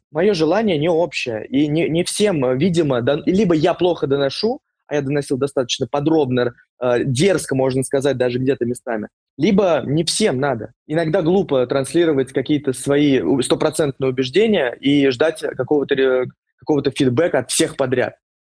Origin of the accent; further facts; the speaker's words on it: Vladimir, Vladimir Oblast, Russia; Я когда уехал из Владимира, я начал общаться с разными московскими, питерскими ребятами.